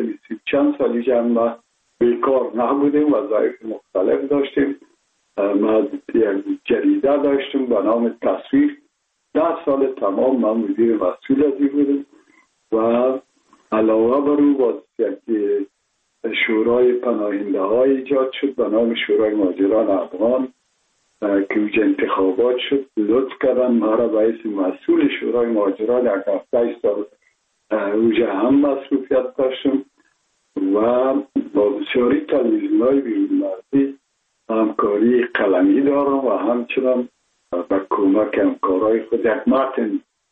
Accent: Kabul, Afghanistan; born there

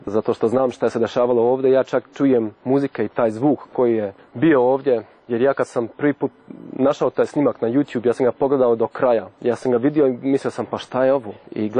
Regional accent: Germany; Rođen sam u Njemačkoj, odrastao sam u Njemačkoj, družim se sa Njemcima, internacionalnim ljudima i jezik sam naučio samo eto kroz to što redovito čitam isto vijesti sa Balkana i zato što sa roditeljima svojim pričam na hrvatski.

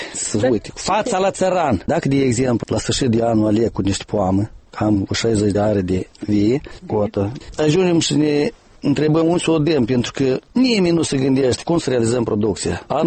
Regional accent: Moldova; Noi suntem moldoveni și apucăm tot

